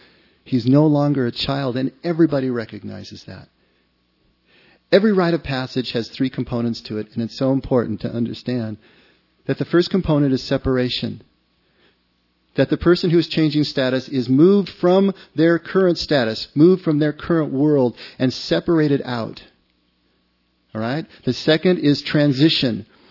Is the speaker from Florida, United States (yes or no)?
no; East Los Angeles, California, United States; When I grew up outside of East L.A., they were called presentations.